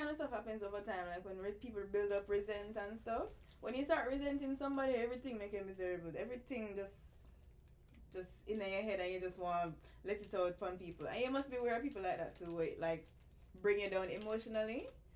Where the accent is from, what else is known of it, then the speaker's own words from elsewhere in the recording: Jamaica; I mean, I am Jamaican.